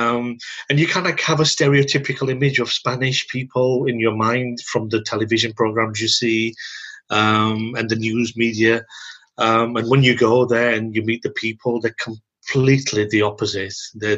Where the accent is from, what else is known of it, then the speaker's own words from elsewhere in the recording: India; first language Punjabi; English is a second language; also born or lived in England; No. I grew up speaking Punjabi. Punjabi is my native language. It's spoken by my parents. And when I went to school, that's the first time I was exposed to English.